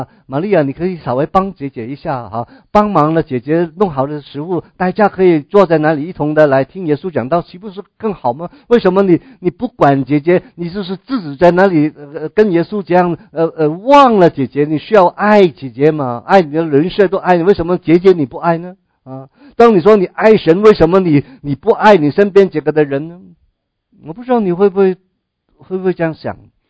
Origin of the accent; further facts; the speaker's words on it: China; 这是爱的表现，也是我们中国人最明白的啊。